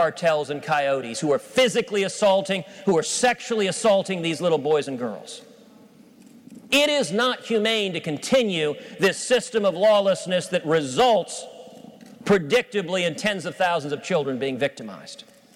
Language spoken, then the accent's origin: English; Texas, United States; My home state of Texas, we are seeing a humanitarian crisis play out on the border.